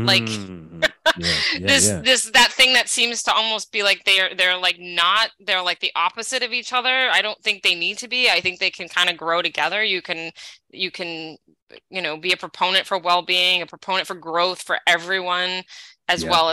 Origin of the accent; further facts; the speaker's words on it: Medford, Massachusetts, United States; No, I grew up in Medford, Massachusetts. Okay. North of Cambridge and Somerville.